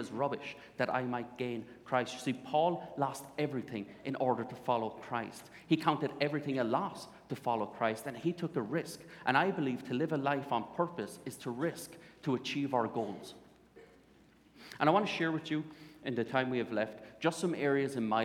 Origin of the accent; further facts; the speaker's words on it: Limerick, Munster, Ireland; I grew up in Limerick, in Ireland, and grew up in a great home.